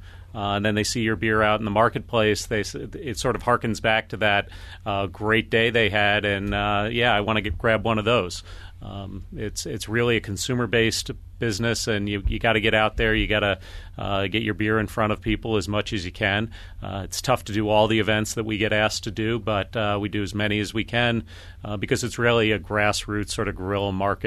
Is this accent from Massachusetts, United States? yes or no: yes; Boston, Massachusetts, United States; I remember going to beer festivals where I grew up in Boston